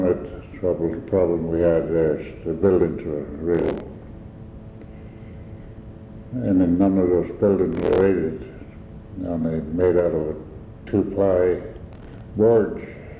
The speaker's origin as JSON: {"language": "English", "town": "Oakland", "country": "United States", "tie": "born or raised there", "said": "Oakland. December 9, 1909. We lived there until I was old enough to go to school again. I went to school in the old school at Hazleton by that, St. Peter Church?"}